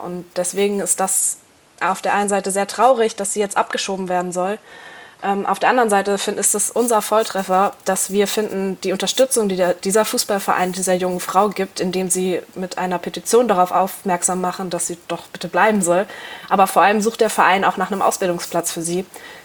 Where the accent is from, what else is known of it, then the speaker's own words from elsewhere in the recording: Hannover, Lower Saxony, Germany; in diesem Monat zurück in meine Heimat, nämlich in Hannover